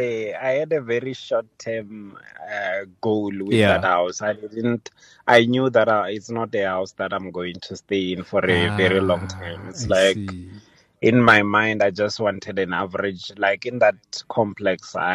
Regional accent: Limpopo, South Africa; I'm originally from Venda.

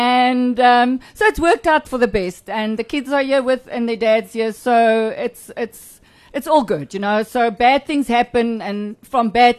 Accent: Tzaneen, Limpopo, South Africa; comes from Tzaneen. Now that's very, very far northern Transvaal. Limpopo now was called Transvaal back far north Transvaal.

